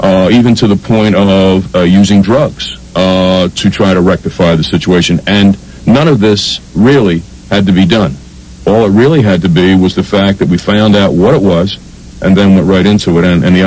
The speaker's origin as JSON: {"language": "English", "region": "New Jersey", "country": "United States", "said": "in my home state of NJ"}